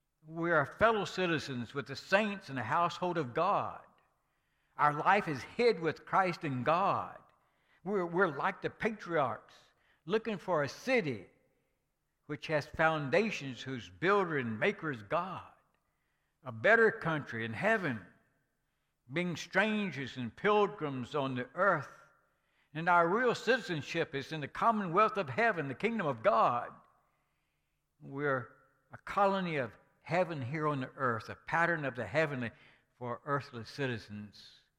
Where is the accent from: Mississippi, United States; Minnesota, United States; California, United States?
Mississippi, United States; We have a citizenship down here. Mississippians. Hey, that's something to be proud of. We're from Mississippi. We're Americans.